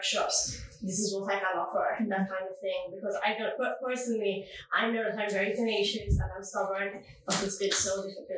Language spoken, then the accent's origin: English; Malta; So for context, I'm from Malta, and when I was living there